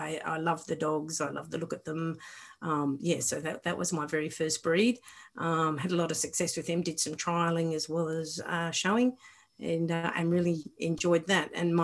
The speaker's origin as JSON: {"language": "English", "town": "Wagga Wagga", "region": "New South Wales", "country": "Australia", "tie": "born there", "said": "I mean, I was born in Wagga Wagga"}